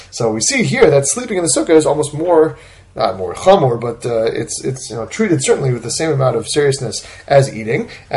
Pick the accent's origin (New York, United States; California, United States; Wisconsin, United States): New York, United States; let's say I grew up in New York, very often it's too cold to sleep in the sukkah.